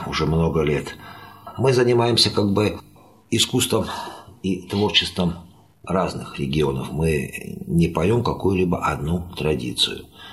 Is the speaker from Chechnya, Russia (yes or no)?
yes; Grozny, Chechnya, Russia; moved away as an adult; now in Moscow, Russia; Я сам родом с Северного Кавказа, из города Грозного. Там я и музыкальное училище закончил. А затем вот приехал в Москву, Институт культуры.